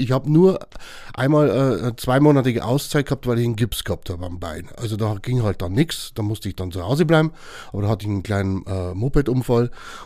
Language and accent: German; Cham, Bavaria, Germany; also born or lived in Hirschau; Also ursprünglich komme ich aus Cham in der Oberpfalz, also Nähe Furtenwald, das glaube ich sagt jedem was irgendwie. Und da habe ich bis, glaube ich, 96, 97 gewohnt und dann bin ich Richtung Hirschau gezogen, Monte Carlino.